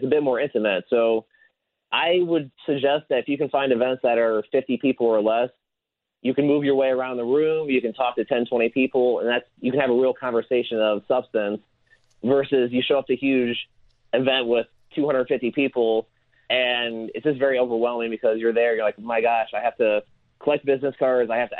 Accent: Indiana, United States; now in Florida, United States; So I'm from Indiana, and I moved to Florida, 6 years ago.

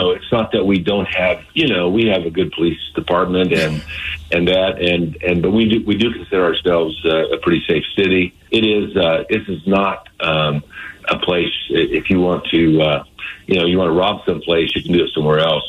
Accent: Midwest, United States; now in Stanwood, United States; I'm originally from the Midwest. My wife was born and raised in Stanwood, and we moved back here about 40 years ago.

